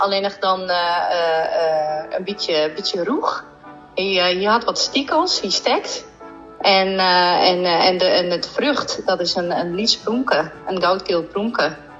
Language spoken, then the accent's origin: Dutch; Assen, Drenthe, Netherlands; Ik kom uit Assen, Drentewijk, dus daar ken ik het van.